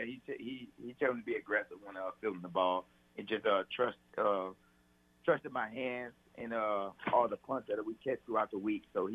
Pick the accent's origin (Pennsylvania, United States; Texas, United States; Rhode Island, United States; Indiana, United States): Texas, United States; Houston; No. I'm all Houston. I'm Texan. Texan, oh, everything.